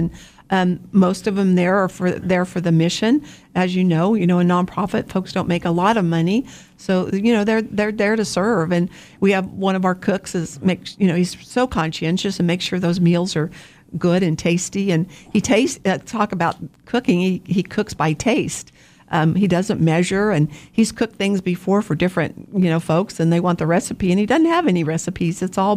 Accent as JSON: {"language": "English", "town": "Wichita", "region": "Kansas", "country": "United States", "tie": "born or raised there", "said": "I'm from Wichita. Grew up over by Friends University."}